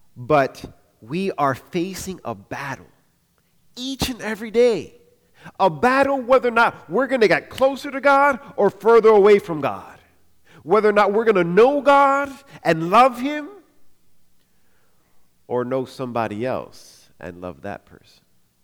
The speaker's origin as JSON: {"language": "English", "region": "New York", "country": "United States", "said": "I'm not a New York Yankee fan, though I'm a New Yorker. I'm more of a Met fan."}